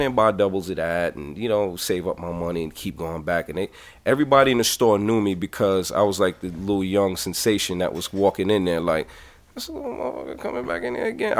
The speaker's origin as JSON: {"language": "English", "town": "New York City", "region": "New York", "country": "United States", "tie": "born or raised there", "said": "My heroes in my area, I grew up in East Flatbush, Brooklyn, right? On East 96 and Church."}